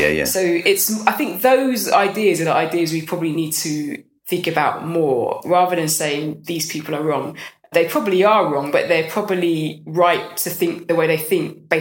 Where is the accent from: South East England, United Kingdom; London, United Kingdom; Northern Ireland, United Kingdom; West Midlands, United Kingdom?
London, United Kingdom; That's why I'm from London.